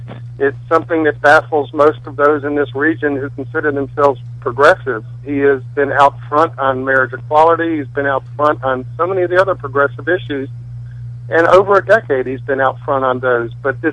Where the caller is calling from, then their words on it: Roanoke, Virginia, United States; I'm from Roanoke, Virginia.